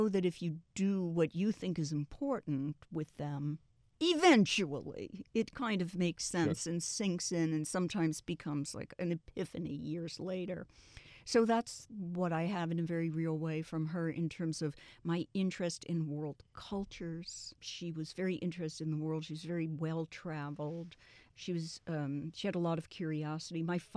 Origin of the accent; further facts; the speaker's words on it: New York City, New York, United States; moved away; up in New York City. Then I moved to New Mexico.